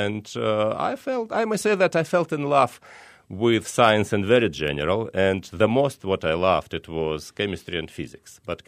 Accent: Moscow, Russia; born there; English is a second language; I was born in Moscow, Russia, and got my education in Moscow State University

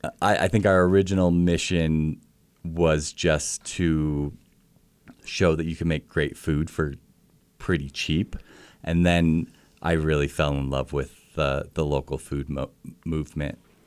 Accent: Colorado, United States; I grew up in a small town in Colorado.

